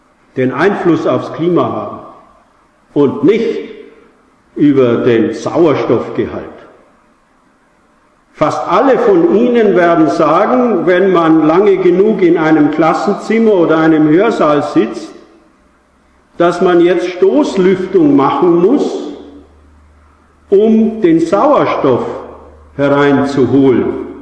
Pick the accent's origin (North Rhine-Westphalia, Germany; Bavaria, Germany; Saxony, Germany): Bavaria, Germany; Ich stamme aus dem Berchtesgadener Land, da im Stau von Gebirgen kann das relativ hoch gehen.